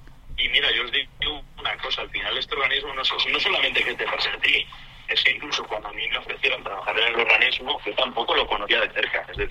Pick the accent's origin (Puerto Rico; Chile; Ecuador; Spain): Spain; la COP, que tuvo lugar, me parece, hace 4 años fue en mi país, en España, Madrid